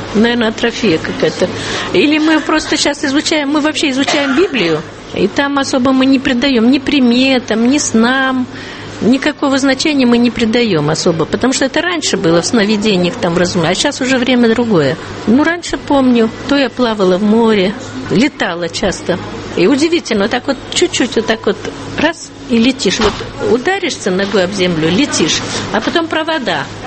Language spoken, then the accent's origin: Russian; Tajikistan; Я из Таджикистана. Ну, родина иногда снится.